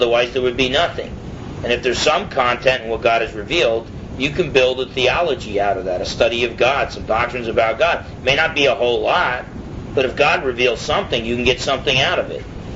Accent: New Jersey, United States; accent: New Jersey; He recognized my accent as being from New Jersey.

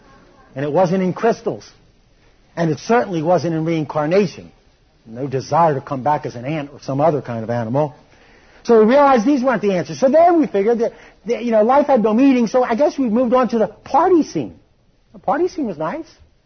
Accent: East Coast, United States; Now remember, I grew up in the East Coast.

